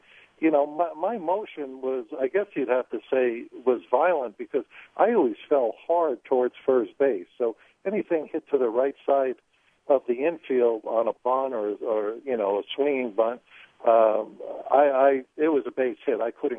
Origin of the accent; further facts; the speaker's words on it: New Jersey, United States; But I grew up back in New Jersey despising the Dodgers, and then when the Giants drafted me, it was like a perfect match when we played each other.